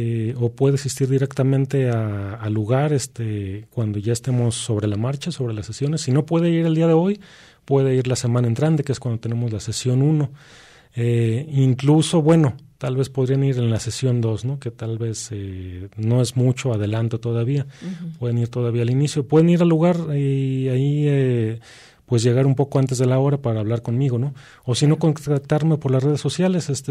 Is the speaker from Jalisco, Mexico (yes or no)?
yes; Jalisco, Mexico; bueno, porque somos de Jalisco, ¿no?